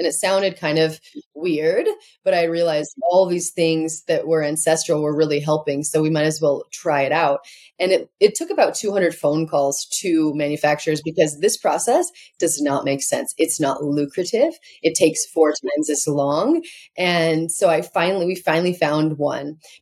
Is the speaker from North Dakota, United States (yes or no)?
no; Montana, United States; You know what? It's so funny because me too, growing up in Montana, I had it in my youth